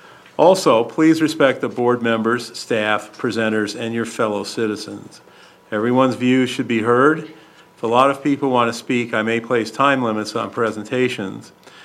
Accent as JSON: {"language": "English", "town": "Chalfant", "region": "California", "country": "United States", "said": "I'm from Chalfont, California, and I am the board chair."}